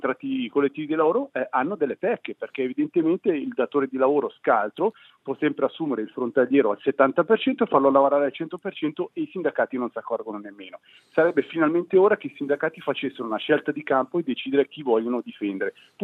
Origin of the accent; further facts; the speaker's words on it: Ticino, Switzerland; E io credo che se guardiamo come ticinesi a quello che c'è fuori dal nostro confine